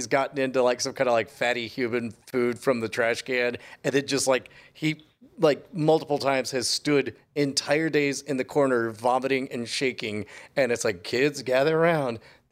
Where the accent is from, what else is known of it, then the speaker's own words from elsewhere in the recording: Haiti; but yes, I'm from Haiti.